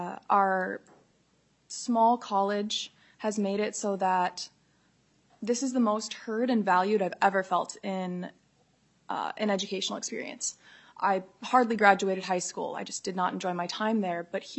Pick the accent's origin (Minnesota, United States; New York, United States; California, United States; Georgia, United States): Minnesota, United States; Minneapolis; I am Bear Clan from the Red Lake Nation. I'm Red Lake enrolled. However, I have always lived in Minneapolis, so I say that I'm from the Twin Cities area. As an urban native, I have never lived on the res